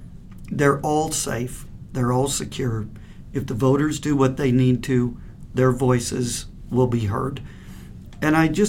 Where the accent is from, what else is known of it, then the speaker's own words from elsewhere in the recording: Council Bluffs, Iowa, United States; I remember, I grew up in Council Bluffs, Iowa, so I remember going with my folks to vote.